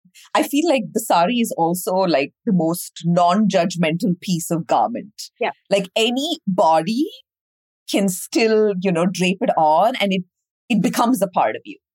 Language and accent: English; India; now in New York, United States; as an Indian girl and as an immigrant, you know, as a South Asian living in the city for like 14 years now